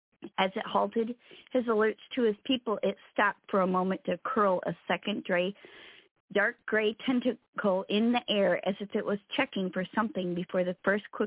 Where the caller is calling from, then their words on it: Mount Pleasant, Michigan, United States; I'm Mount Pleasant, Michigan.